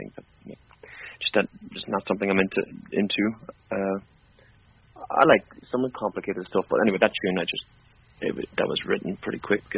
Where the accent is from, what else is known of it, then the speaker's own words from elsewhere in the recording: Ireland; I had been playing with fiddle players and banjo players all growing up in Ireland.